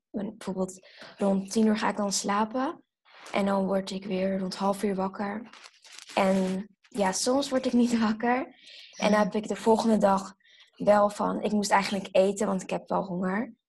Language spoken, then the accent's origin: Dutch; Netherlands; born there; Zelf komen we uit Curaçao. Ik ben wel in Nederland geboren. Alleen, mijn moeder is daar afkomst.